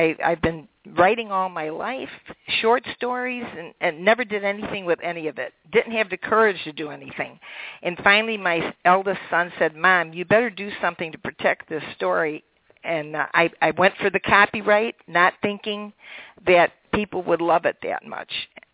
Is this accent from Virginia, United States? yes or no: no; Elk Grove Village, Illinois, United States; now in Woodstock, United States; But the library in my hometown of Elk Grove Village, Illinois, carries a copy.